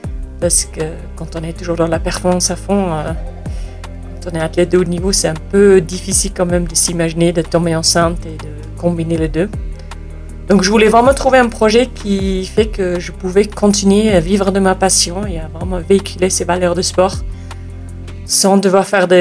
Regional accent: Switzerland; je suis suisse. Et j'ai déménagé dans la vallée il y a 3-4 ans maintenant.

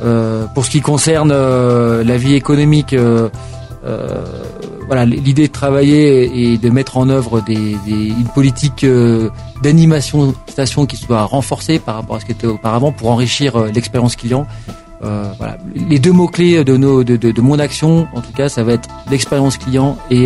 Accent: Tignes, Auvergne-Rhône-Alpes, France; moved away as an adult; je suis natif de Tignes, hein, mon papa étant originaire du village englouti, donc j'ai passé toute mon enfance ici, une très belle enfance, jusqu'à mes 18 ans, et puis je suis parti étudier à Lyon, travailler sur Paris

